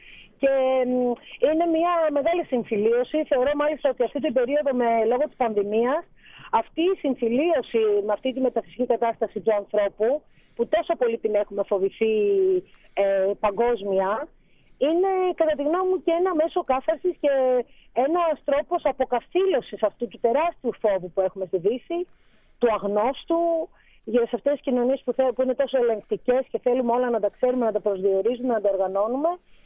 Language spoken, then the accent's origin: Greek; Crete, Greece; για μένα που είμαι Ελληνίδα και αυτά μου φαίνονται αυτονόητα, γιατί είμαι από την Κρήτη